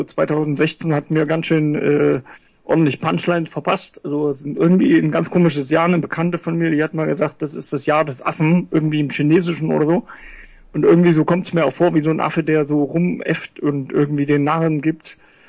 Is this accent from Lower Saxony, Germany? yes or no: no; Schleiz, Thuringia, Germany; ganz ursuppenmäßig komme ich aus Thüringen unten.